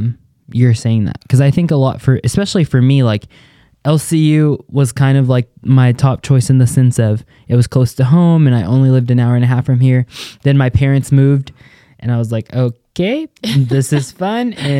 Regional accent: New Mexico, United States; I came from New Mexico, so we're very much more strict when it came to COVID stuff

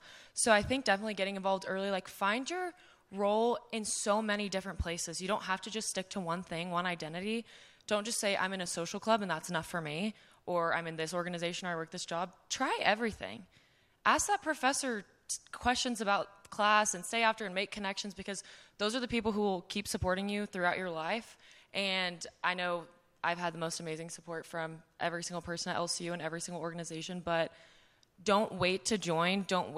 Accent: Fort Worth, Texas, United States; I'm from Fort Worth, Texas

